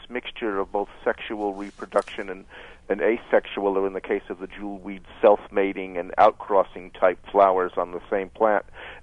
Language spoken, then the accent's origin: English; Bronx, New York, United States; But I grew up in the Bronx, and since I was 2 years old, my father used to take me to the woods around the zoo and the botanical garden, and I explored empty lots and became a naturalist